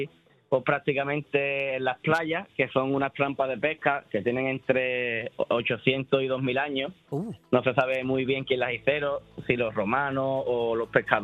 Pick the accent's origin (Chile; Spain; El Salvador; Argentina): Spain; Chipiona, Andalusia; Pues mira, mi pueblo es Chipiona.